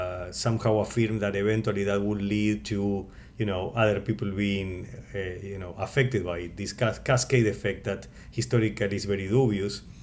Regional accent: Argentina; Yes, I mean, I'm from Argentina and I was born like, you know, in 1975

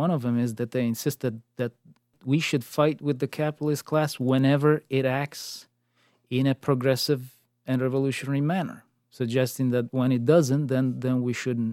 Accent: Rome, Lazio, Italy; Rome, I'm from Rome

